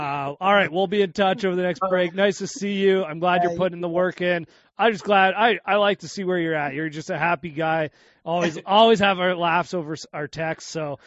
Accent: Canada; being a Canadian down there

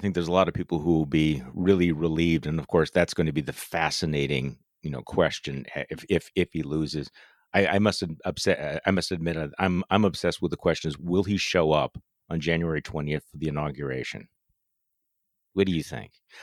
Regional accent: Wisconsin, United States; He was here in my home state of Wisconsin, where he spent a great deal of time.

